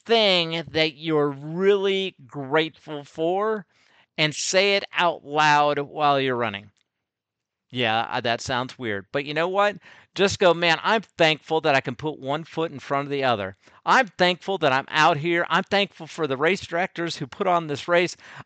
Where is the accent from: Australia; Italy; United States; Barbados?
United States; am so thankful that I'm an American. And I will never apologize for being thankful that I'm an American.